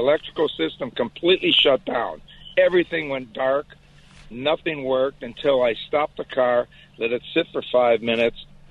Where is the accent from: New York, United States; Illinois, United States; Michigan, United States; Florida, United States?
Michigan, United States; Detroit; moved away as an adult; I'm originally from Detroit, worked in the factories and moved out here in 79